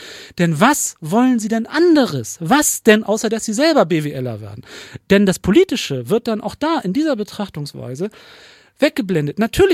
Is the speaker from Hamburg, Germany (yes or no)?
yes; Bergedorf, Hamburg, Germany; Ich komme aus Bergedorf